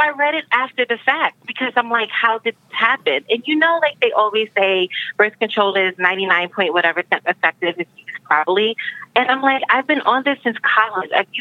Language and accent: English; New York, United States; now in Philadelphia, United States; I am a New Yorker from Jamaican parents